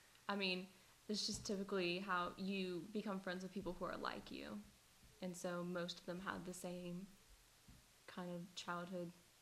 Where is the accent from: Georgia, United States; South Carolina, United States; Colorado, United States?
Georgia, United States; Roswell; And if I met someone from out of state, I would tell them I was from Atlanta, but I wouldn't say I'm from Roswell. Say I'm from Atlanta.